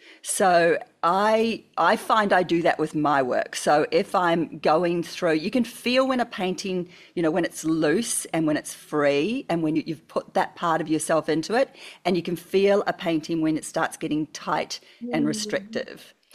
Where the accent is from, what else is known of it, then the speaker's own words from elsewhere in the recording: New Zealand; now in Australia; I'm actually a Kiwi.